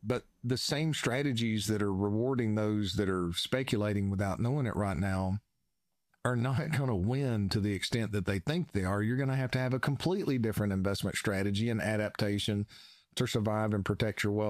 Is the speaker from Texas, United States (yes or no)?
no; Georgia, United States; I'm from North Georgia.